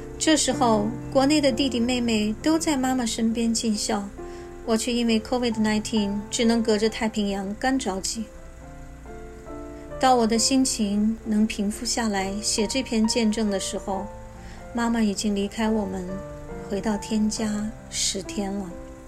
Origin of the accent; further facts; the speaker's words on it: China; now in United States; 30年前我们从中国移民到美国，是不是30年以后的今天我们又要移居他方？